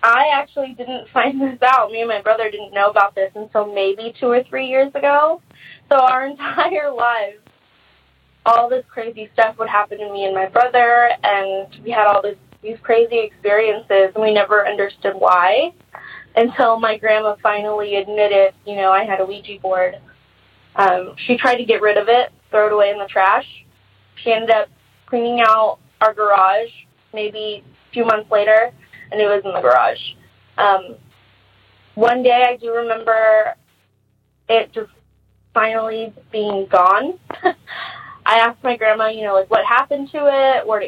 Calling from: California, United States; I'm calling from Southern California. My story is about the house that I grew up in.

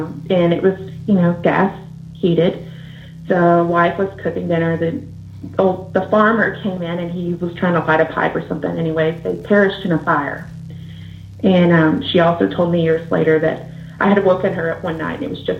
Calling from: Huntsville, Alabama, United States; I'm calling from Alabama.

